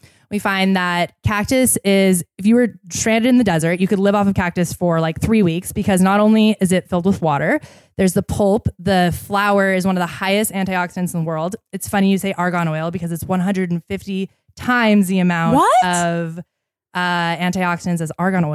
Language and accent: English; Seattle, Washington, United States; I mean, I grew up in Seattle.